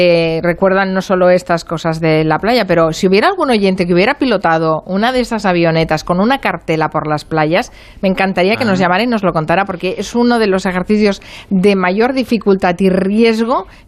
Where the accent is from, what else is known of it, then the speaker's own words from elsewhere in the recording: Spain; Somos españoles